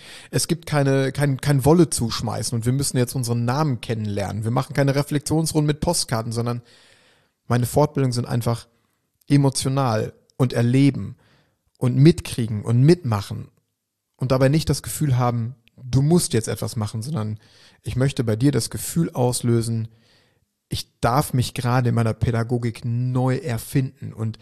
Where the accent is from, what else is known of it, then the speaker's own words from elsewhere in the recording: Schwerte, North Rhine-Westphalia, Germany; Am 24.10.2022 startet in meiner Heimatstadt Schwerte an der Ruhr